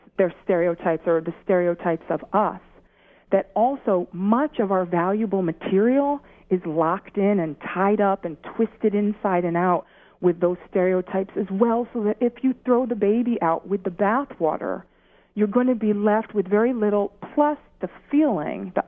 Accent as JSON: {"language": "English", "region": "Connecticut", "country": "United States", "tie": "born or raised there", "said": "ancestrally, And in terms of my lineage, absolutely, there's the southern United States. But I was growing up in Connecticut"}